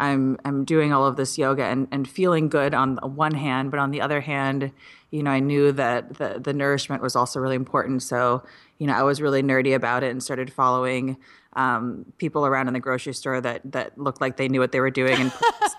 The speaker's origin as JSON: {"language": "English", "region": "Midwest", "country": "United States", "said": "I think I'm like you, I'm from the Midwest"}